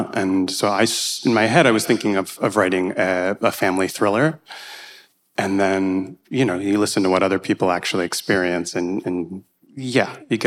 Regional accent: Scranton, Pennsylvania, United States; So I grew up in Scranton, Pennsylvania.

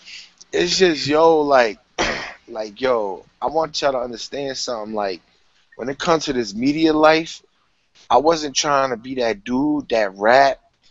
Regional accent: Bayonne, New Jersey, United States; I'm from Bayonne, which is, like, right over the Staten Island. You know, Staten Island's right over the Bayonne Bridge. It's that close. Like, literally, we were, like, 2 miles away from

